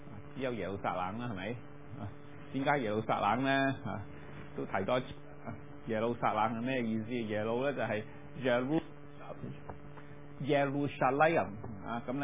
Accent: China; 我哋中国人好腐败嘅

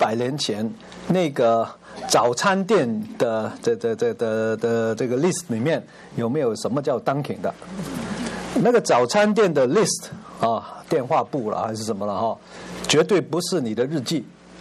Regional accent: China; 就好像我们中国人每次有什么好事情发生了之后呢，就要吃饭，

